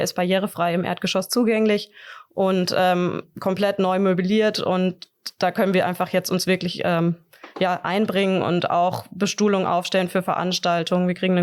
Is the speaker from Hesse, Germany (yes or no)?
yes; Fulda, Hesse, Germany; Genau, also ich bin in Fulda geboren, hier aufgewachsen und zur Schule gegangen. Dann habe ich für ein paar Jahre die Stadt verlassen, habe mein Studium zur Bibliothekarin abgeschlossen und jetzt bin ich froh, wieder zurück und zu Hause zu sein.